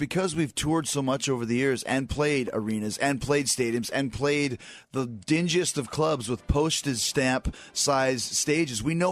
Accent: Winnipeg, Manitoba, Canada; Like, dude, I'm from Winnipeg, Manitoba.

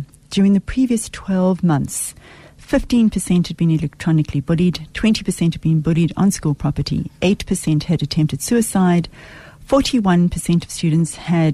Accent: Bloemfontein, Free State, South Africa; I grew up in Bloemfontein, right? And Brantford was down the road. And one of Winnie's comrades lived across the road from me.

